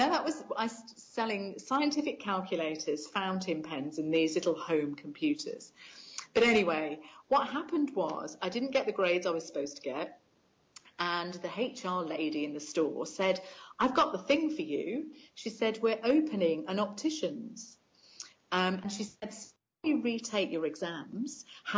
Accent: West Midlands, United Kingdom; I grew up about 25 miles north of Birmingham in the middle of the UK.

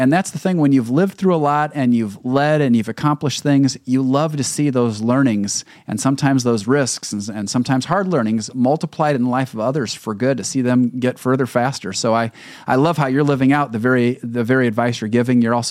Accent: Fort Wayne, Indiana, United States; now in Michigan, United States; It's interesting growing up in Fort Wayne, and then I got my business degree at Indiana University and then moved to Chicago and then here in Michigan.

